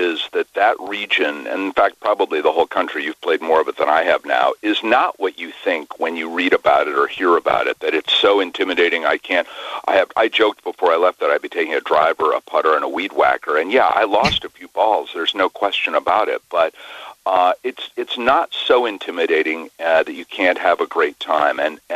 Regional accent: Ireland; I'm Irish … obviously, and I had never been to Ireland

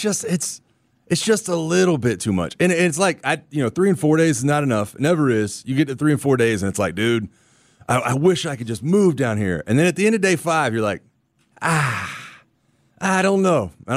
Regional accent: Florida, United States; Maybe it's because I grew up in Florida.

